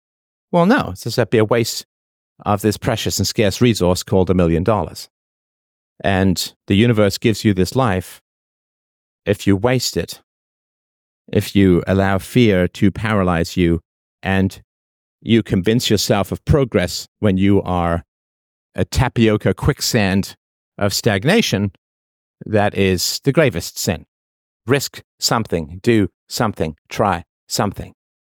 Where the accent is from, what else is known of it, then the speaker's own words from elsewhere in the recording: Toronto, Ontario, Canada; the Science Center is near where I grew up in Canada, at Don Mills and Lawrence. Don Mills and Eglinton, so it's fairly close, stone's throw.